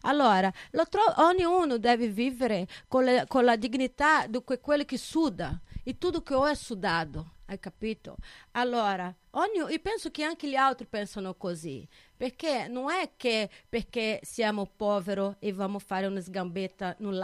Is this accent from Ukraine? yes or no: no; Brazil; Italian is a second language; now in Italy; non è che io provengo di Brasile e sono venuto qua